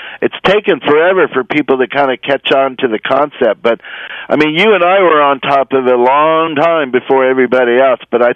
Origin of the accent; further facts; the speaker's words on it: Rome, Lazio, Italy; I grew up in Rome as a kid.